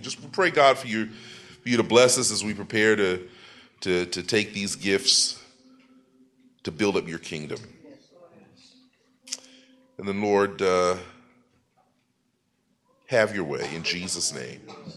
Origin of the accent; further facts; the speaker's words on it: New York City, New York, United States; I'm from New York City.